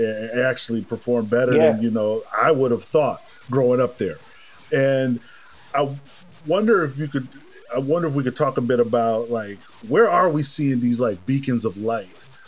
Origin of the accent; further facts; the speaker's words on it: St. Paul, Minnesota, United States; I'm from St. Paul, Minnesota, so Twin Cities. Mm-hmm. That's where I'm from originally. So also Midwest. I got family in Milwaukee, Tracy. My dad's from Milwaukee. But grew up in St. Paul